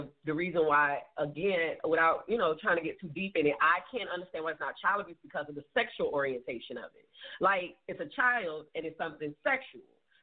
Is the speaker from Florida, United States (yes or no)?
yes; Florida, United States; again, I'm from Florida, so many cases in Florida where children are taken from them